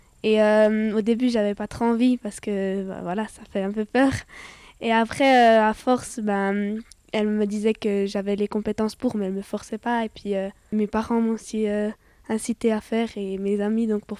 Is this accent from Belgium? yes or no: yes; Chaudfontaine, Wallonia, Belgium; on rentre ben, chez nous à Chaudfont